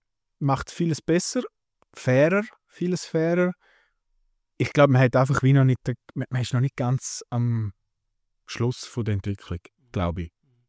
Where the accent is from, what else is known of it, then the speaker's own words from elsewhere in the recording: Switzerland; als Schweizer Mann